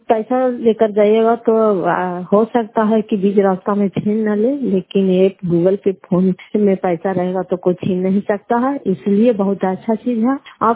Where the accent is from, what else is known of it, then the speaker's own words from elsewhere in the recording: Fatehpur, Bihar, India; घर फतेहपुर पंचायत मकरौल का जिला नालंदा ग्राम ब्लॉक की निवासी हूँ।